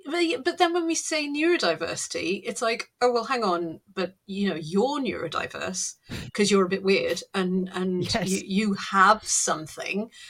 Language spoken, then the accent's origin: English; Northeast, United States; And Northeasterner, because I am, you know, I was brought up in the Northeast, all over the Northeast.